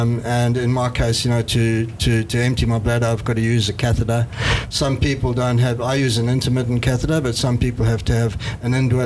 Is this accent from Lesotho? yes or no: no; South Africa; I grew up in South Africa, as you can tell, and from a very young age, I started surfing